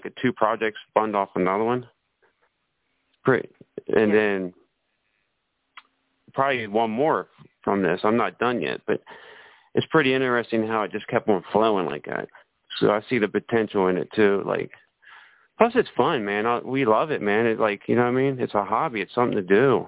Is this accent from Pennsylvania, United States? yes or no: no; Cumberland, Maryland, United States; Like, I'm from Cumberland, Maryland, you know what I mean?